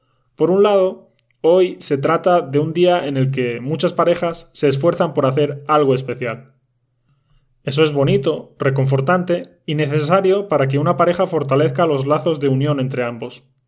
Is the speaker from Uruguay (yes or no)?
no; Spain; Ese nativo soy yo y … Ya sabéis que soy nativo de España